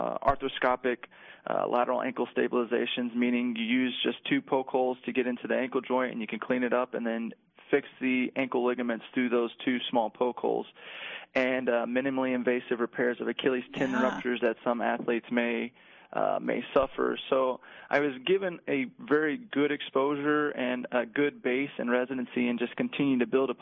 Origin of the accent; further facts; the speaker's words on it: Seguin, Texas, United States; So I grew up in a town just outside of San Antonio called Seguin, Texas. That's where I went to school and graduated from high school.